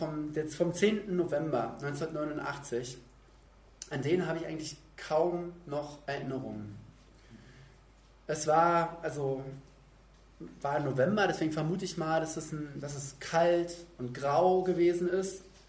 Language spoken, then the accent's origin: German; East Germany, Germany; meine einzigen Erfahrungen immer so Westpakete, die vielleicht so einmal im Jahr bei uns im Osten eingetroffen sind.